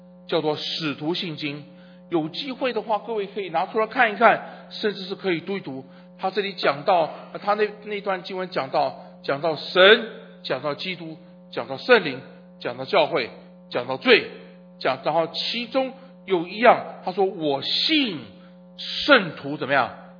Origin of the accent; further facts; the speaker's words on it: China; 好，我们中国人喜欢用吃饭来讲，你吃了没有啊？